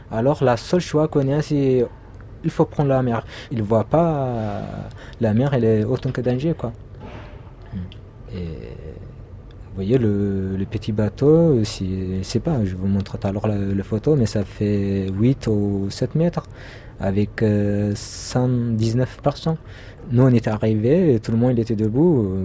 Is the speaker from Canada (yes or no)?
no; Eritrea; French is a second language; now in France; et je suis érythréen, et aujourd'hui, je vis en France, en tant que Français.